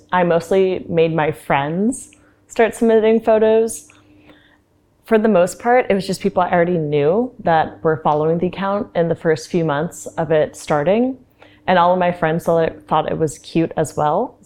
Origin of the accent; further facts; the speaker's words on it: Melbourne, Florida, United States; I'm from Central Florida, Melbourne, Florida, which is literally just an hour east of Orlando.